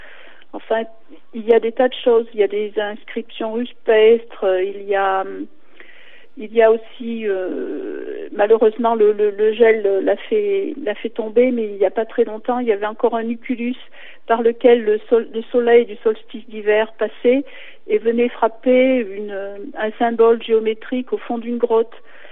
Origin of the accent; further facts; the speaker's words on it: Auvergne-Rhône-Alpes, France; Et c'est vrai que chez nous, dans le Velay, dans la Haute-Loire en général, dans tous les villages, il y a une légende